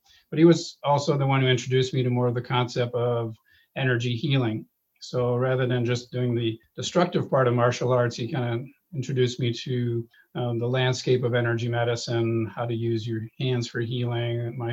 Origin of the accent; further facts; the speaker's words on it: Montreal, Quebec, Canada; No, actually, I was born in Montreal.